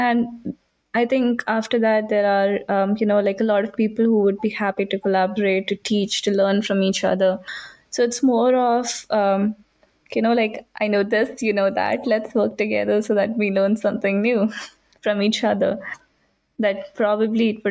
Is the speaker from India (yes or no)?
yes; India; when I was growing up in India